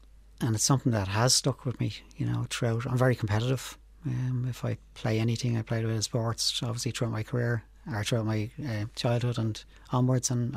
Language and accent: English; Finglas, Leinster, Ireland; Yeah, we grew up in Finglas. I still live in Finglas, although I spent a lot of my time in Leitrim as well. But we grew up in a very working class area, very socially deprived area.